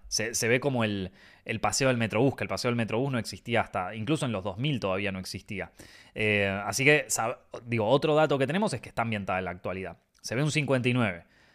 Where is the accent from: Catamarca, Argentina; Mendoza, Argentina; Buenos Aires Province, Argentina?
Buenos Aires Province, Argentina; La Lucila; Yo que soy de la Lucila, entonces ese 59 lo veo y ya te conozco el recorrido de memoria.